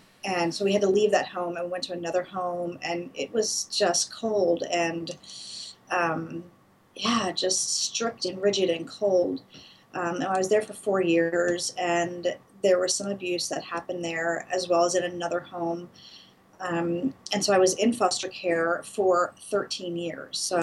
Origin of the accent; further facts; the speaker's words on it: Philadelphia, Pennsylvania, United States; born there; I was born in Philadelphia, and my dad was gone before I was even born